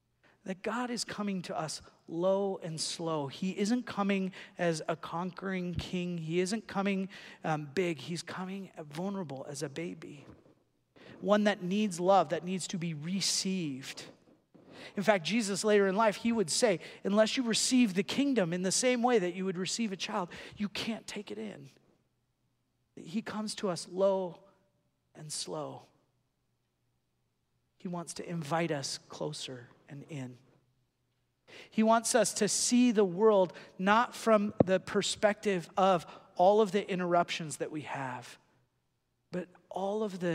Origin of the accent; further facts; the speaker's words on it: Huntington Beach, California, United States; I grew up in Huntington Beach, and so they were all surfers.